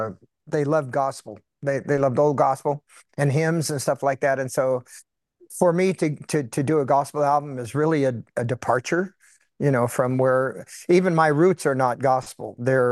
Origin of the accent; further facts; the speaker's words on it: United States; I'm an American American. I was born here as a citizen. It is my birthright.